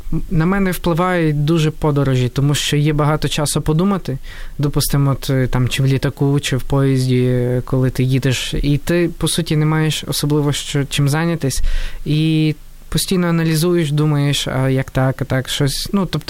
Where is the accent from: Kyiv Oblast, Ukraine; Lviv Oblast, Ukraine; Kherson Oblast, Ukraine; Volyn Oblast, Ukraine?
Lviv Oblast, Ukraine; Lviv; also born or lived in Novyi Rozdil; Народився в Новому Роздолі.